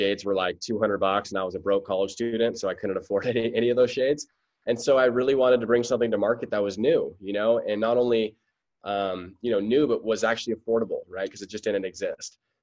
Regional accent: Santa Barbara, California, United States; now in San Diego, United States; I'm from Santa Barbara. I moved to San Diego for college, and after college, I started Blenders.

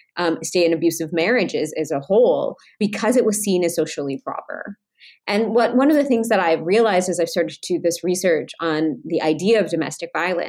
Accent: Fargo, North Dakota, United States; I grew up in Fargo, North Dakota

